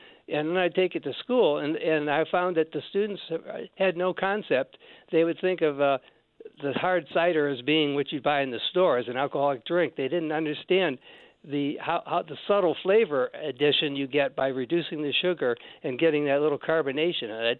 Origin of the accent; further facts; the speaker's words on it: Michigan, United States; now in New Market, United States; I'm from Michigan and live near a bunch of apple orchards.